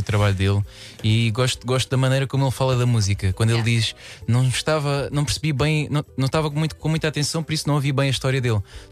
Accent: Faro, Portugal; como eu sou de Faro, também sou um Southside Boy.

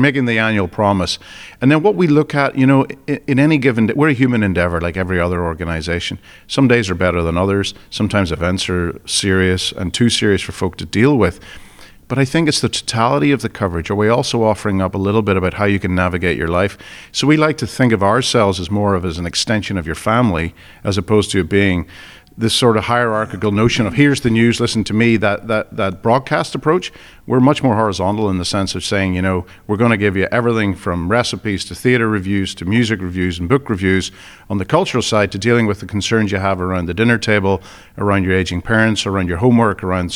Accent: Portstewart, Northern Ireland, United Kingdom; Yeah, so I grew up in Port Stewart, up on the Antrim Coast. Absolutely gorgeous. Idyllic childhood. Still think of it as home, but I, you know, there was not a lot of work there.

